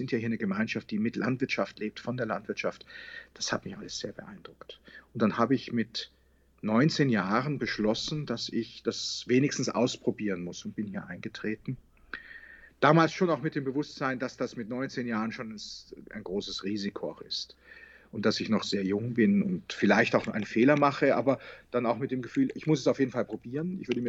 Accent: Bavaria, Germany; Ich war dann in der katholischen Jugend hier bei uns im Allgäu.

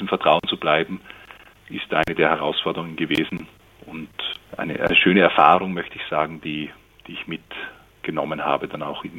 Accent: Austria; mit 20 Jahren bin ich zu Fuß von meiner Heimat in Österreich 3000 Kilometer nach Santiago de Compostela

